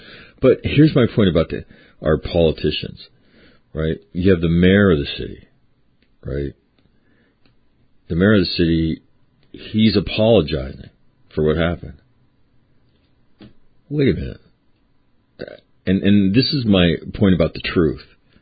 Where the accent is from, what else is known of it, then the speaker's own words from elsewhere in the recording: Sacramento, California, United States; So I was watching yesterday, my hometown. I was talking about it yesterday, and that was the whole police event up in Sacramento